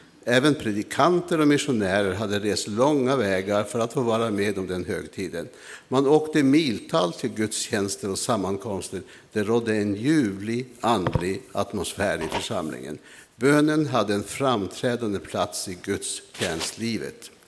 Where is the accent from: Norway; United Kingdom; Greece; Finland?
Norway; Nordland; moved away as an adult; now in Sweden; Själv är jag uppväxt i Lofoten. Men kom till Sverige som 20-åring ungefär.